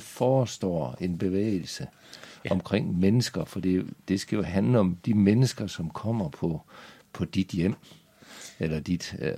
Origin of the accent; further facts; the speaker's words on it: North Denmark Region, Denmark; now in Skjern, Denmark; Jeg er selv fra Nordjylland og havnet i Skjern, og det går godt.